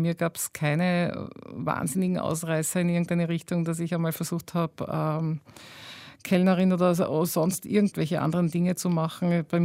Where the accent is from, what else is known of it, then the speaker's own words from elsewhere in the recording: Gumpoldskirchen, Lower Austria, Austria; also born or lived in Linz; Eigentlich dann in Gumpelskirch in Niederösterreich, weil meine Eltern mit einem Jahr mich von Oberösterreich nach Niederösterreich gebracht hatten, weil mein Vater eine sehr gute Anstellung in Wien bekommen hatte.